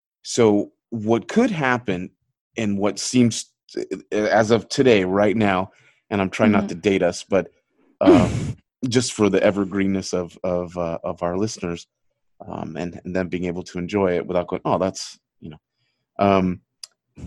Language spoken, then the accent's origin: English; United States; I'm an American, right? So we're extremely insulated here.